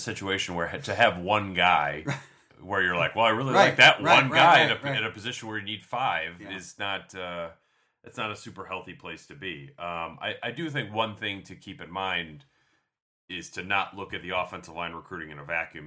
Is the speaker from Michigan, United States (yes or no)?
yes; Michigan, United States; Like I grew up in Michigan